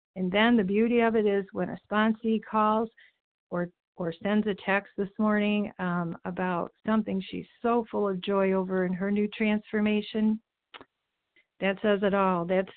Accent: Oregon, Ohio, United States; I'm from Oregon, Ohio

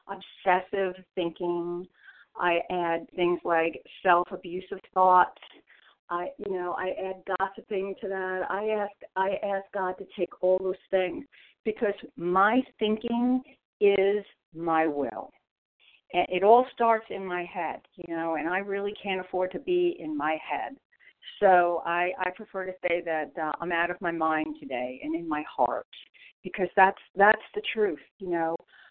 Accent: St. Augustine, Florida, United States; I come from St. Augustine, Florida

